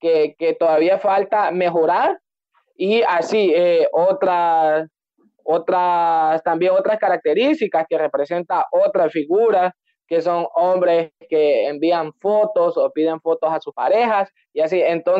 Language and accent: Spanish; El Progreso, Yoro, Honduras; soy de Honduras, exactamente del Progreso Yoro.